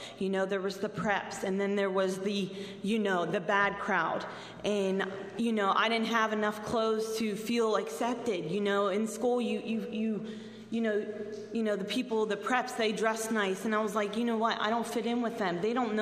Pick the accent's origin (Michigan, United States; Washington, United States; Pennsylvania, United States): Pennsylvania, United States; Shaler; I was raised in Shaler, and I'm pretty sure you guys know where Shaler is. It's a little bit north from here.